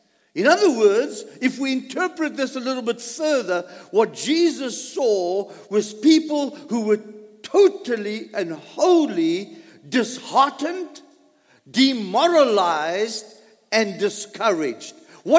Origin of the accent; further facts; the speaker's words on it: South Africa; Growing up in South Africa and going to one of the greatest national parks in the country